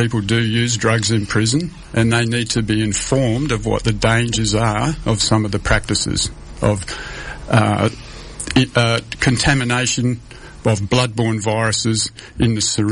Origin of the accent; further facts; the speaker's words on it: Western Australia, Australia; Firstly, I'd like to say that I feel privileged and to be born and raised on Noongar Boodja and to be living and working on the country.